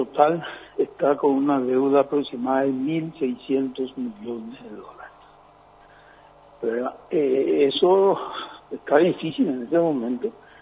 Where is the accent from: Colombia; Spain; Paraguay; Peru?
Paraguay; y eso duele, duele como paraguayo